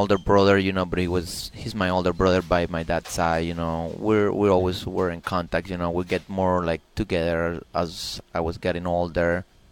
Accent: Venezuela; Well, you know, at the beginning, you know, we moved. You know, after my dad had the injury, you know, we moved to another city there that's no track around at all, you know.

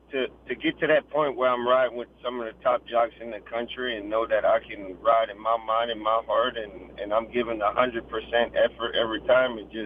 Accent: Lafayette, Louisiana, United States; also born or lived in Lake Charles; I'm from Lake Charles. I was born in Lake Charles, but I moved to Lafayette, Karen Crow, raised up around that area.

